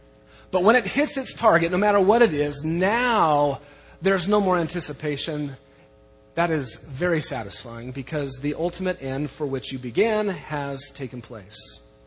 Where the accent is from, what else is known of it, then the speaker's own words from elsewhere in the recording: Scotts Bluff, Nebraska, United States; but they did in my hometown of Scotts Bluff, Nebraska.